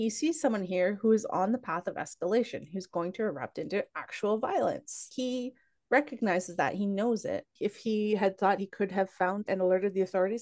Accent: Canada; As a Canadian, this massacre is still a big deal for us

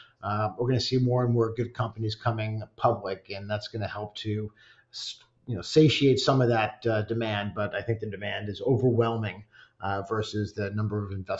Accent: Newark, New Jersey, United States; born there; And I'm talking about New Jersey after a little drama, which I was born in Newark. I'm all about New Jersey.

